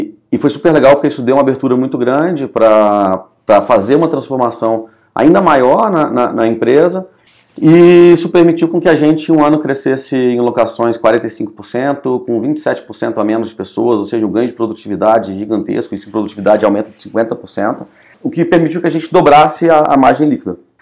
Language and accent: Portuguese; Brasília, Federal District, Brazil; sou de Brasília